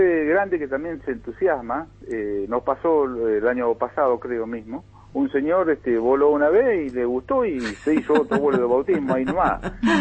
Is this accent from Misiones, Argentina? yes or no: yes; Misiones, Argentina; yo soy de Misiones, oriundo de Misiones, y vivíamos muy cerca del aeropuerto